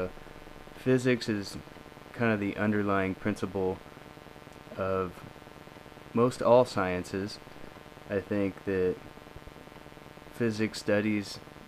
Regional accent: Ojai, California, United States; I am from Ojai, California, which is near Santa Barbara in Ventura County.

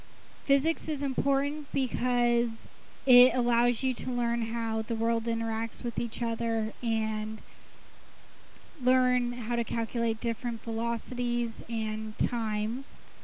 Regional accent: Mission Viejo, California, United States; I'm from Mission Viejo, which is in Orange County, about 80 miles from San Diego State.

